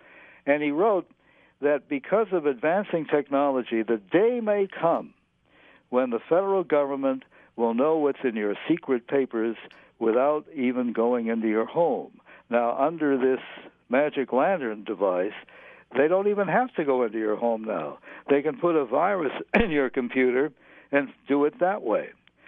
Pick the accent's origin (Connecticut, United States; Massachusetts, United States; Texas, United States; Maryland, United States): Massachusetts, United States; Boston; born or raised there